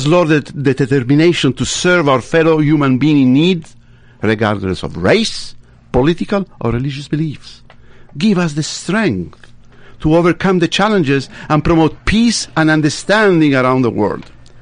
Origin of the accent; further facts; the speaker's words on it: Egypt; accent: Tuscan; also born or lived in Tuscany, Italy; Yes, I was born in Tuscany. I was raised in Egypt.